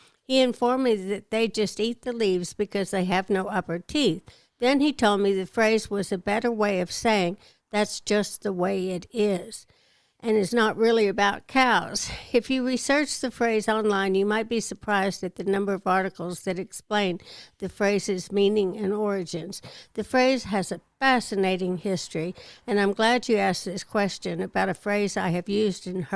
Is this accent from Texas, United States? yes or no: yes; Texas, United States; Growing up in Texas, I heard this phrase quite often.